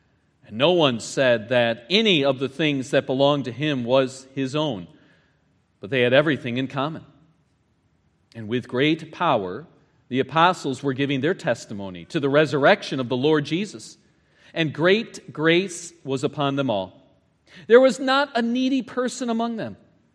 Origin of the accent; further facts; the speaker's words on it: United States; born there; I was born into a Christian family. I was born in America.